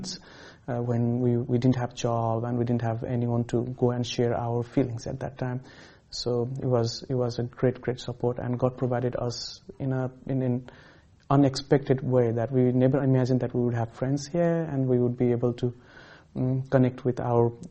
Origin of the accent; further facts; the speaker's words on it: Nepal; moved away as an adult; now in Australia; So, yes, we are from Nepal, and before coming to Australia in last March 2020